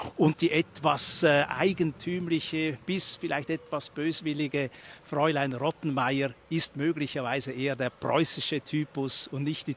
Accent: Switzerland; Und wir dürfen sagen, als Schweizer, auch für uns Schweizer, spielt dieser Dom emotional eine gewisse Rolle

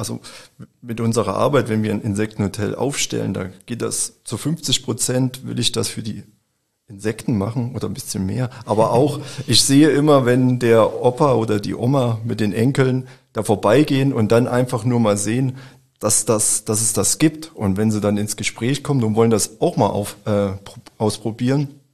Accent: Thuringia, Germany; da wo ich herkomme in Thüringen, da ist es nie so warm.

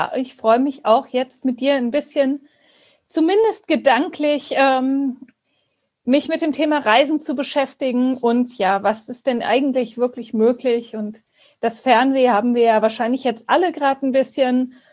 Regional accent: Baden-Württemberg, Germany; ich komme aus Baden-Württemberg und da haben wir es so gemacht, dass wir wohnen am Rand vom Schwarzwald

